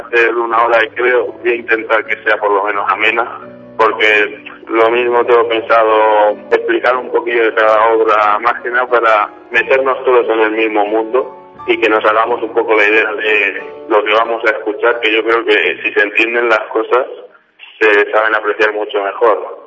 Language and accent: Spanish; Cuenca, Castilla-La Mancha, Spain; yo que soy de Cuenca